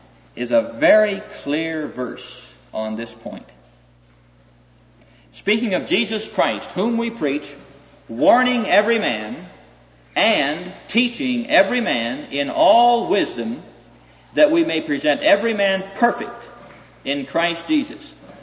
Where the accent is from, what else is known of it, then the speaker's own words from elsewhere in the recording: Neola, Iowa, United States; I've asked those folk, and they've heard about that. I come from Neola, Iowa. My hometown has one sign on it. You've never heard of Neola, Iowa.